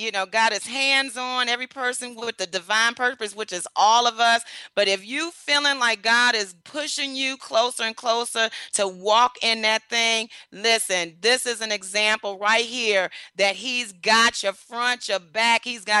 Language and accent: English; Detroit, Michigan, United States; Yeah, I'm originally from Detroit. Yes, homegirl.